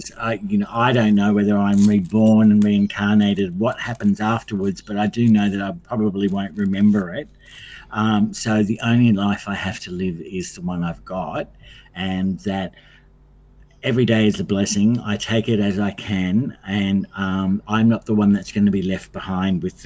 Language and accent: English; Australia; born there; I count my blessings every day that I was born in Australia